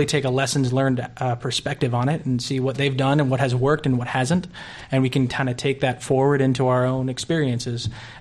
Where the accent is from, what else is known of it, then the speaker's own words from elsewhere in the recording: California, United States; I think for me, growing up in Marin County, which is very close to where he lived as a young person in Berkeley, California.